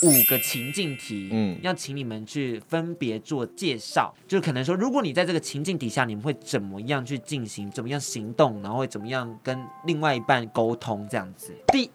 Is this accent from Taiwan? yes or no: yes; Taiwan; 跟日本人交往和我们台湾人交往是不太一样的